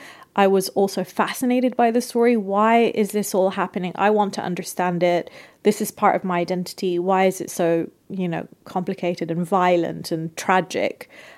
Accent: United Kingdom; born there; That was the reason I was born in the United Kingdom, but I always knew that I didn't necessarily belong there.

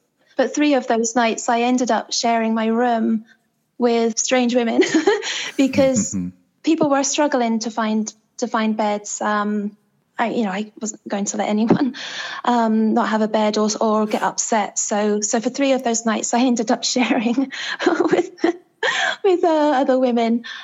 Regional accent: Scotland, United Kingdom; But again, being Scottish

